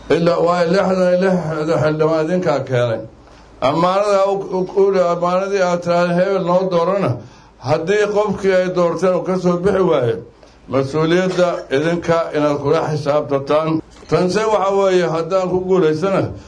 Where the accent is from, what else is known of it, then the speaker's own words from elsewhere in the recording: Qardho, Bari, Somalia; born there; inaan maanta lagu soo dhaweeyo magaalada qardho oo run ahaantii waxay noqonaysaa taariikh lama ilaawana sababtoo ah waa meeshii aan ku dhashay ee dugsi qur-aanka aan ka galay qardho sidaba taariikh badan bay leedahay waa magaalo qadiimi ah